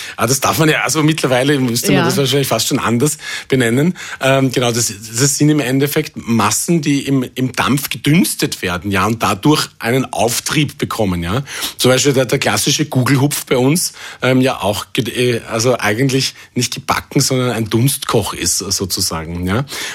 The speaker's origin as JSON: {"language": "German", "country": "Austria", "said": "wie ich eben mit der österreichischen Küche sozialisiert worden bin. Ja, das heißt jetzt, weil viele fragen natürlich, wie geht das als Österreicher vegetarisch ohne Fleisch, ohne Fett?"}